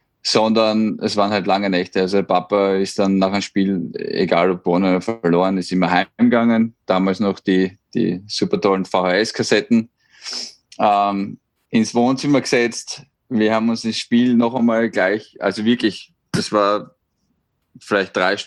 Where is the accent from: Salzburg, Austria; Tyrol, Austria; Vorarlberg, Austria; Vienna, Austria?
Vienna, Austria; ich bin aus Wien